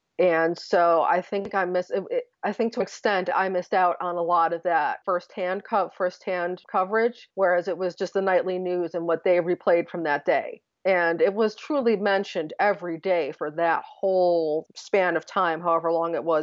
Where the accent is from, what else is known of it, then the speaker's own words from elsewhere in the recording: New York, United States; I grew up in Western New York, very close to Buffalo, New York, where OJ had his glory days and became a celebrity playing for the Buffalo Bills.